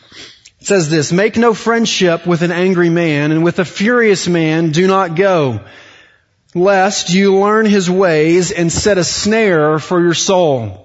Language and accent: English; Beaumont, Texas, United States; accent: Texas; I grew up in Southeast Texas, outside of Beaumont, Texas, and every time I go back to visit my family down there, I come back speaking a little more East Texan. I'll recognize I have a Texas accent anyway